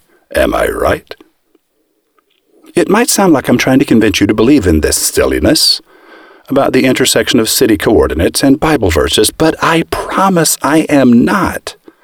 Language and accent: English; Broken Arrow, Oklahoma, United States; The latitude for my hometown of Broken Arrow, Oklahoma, which prior to 1907 was Indian territory, is 36 degrees 6 minutes north.